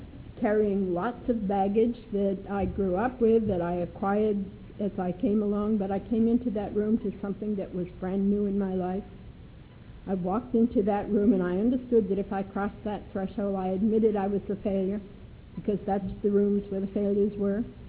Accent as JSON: {"language": "English", "region": "New England", "country": "United States", "tie": "born or raised there", "also_born_or_lived": "Turkey", "said": "I grew up in New England. New England is not a place, it's a state of mind and a set of rules."}